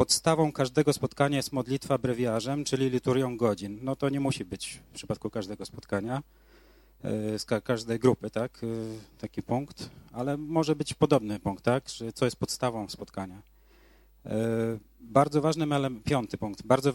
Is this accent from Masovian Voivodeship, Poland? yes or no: yes; Kobyłka, Masovian Voivodeship, Poland; ja jestem z Kobyłki